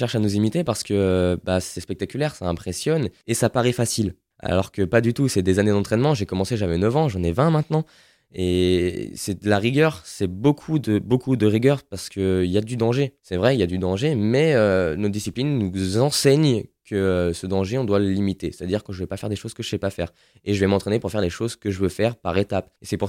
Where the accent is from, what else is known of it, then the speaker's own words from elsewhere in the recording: Lyon, Auvergne-Rhône-Alpes, France; j'aime mon pays et j'aime là où j'ai grandi, c'est-à-dire Lyon